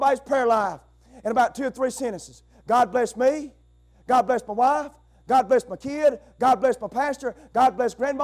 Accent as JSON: {"language": "English", "region": "Alabama", "country": "United States", "said": "And as stupid as I am and as ignorant as I am from Alabama"}